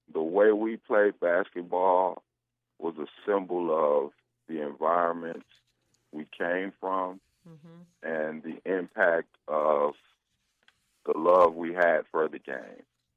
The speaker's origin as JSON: {"language": "English", "town": "Austin", "region": "Texas", "country": "United States", "said": "I'm originally from Austin, Texas. I'm back home now."}